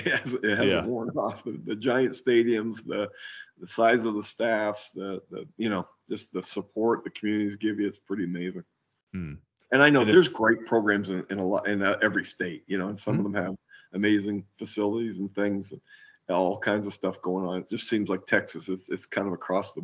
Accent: Canada; now in United States; I'm originally from Canada

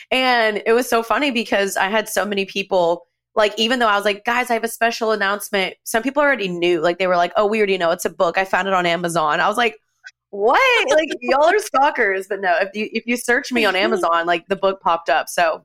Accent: Dallas, Texas, United States; I'm 29. I'm from Dallas. I'm born and raised Dallas. I moved away for about 7 years and then came back 3 years ago.

